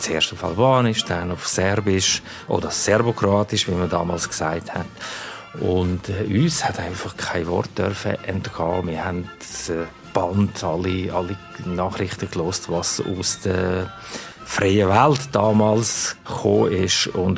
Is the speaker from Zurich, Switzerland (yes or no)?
yes; Freibach, Zurich, Switzerland; Ich bin ein Gastarbeiterkind, ich bin aufgewachsen in Freibach am Zürichsee.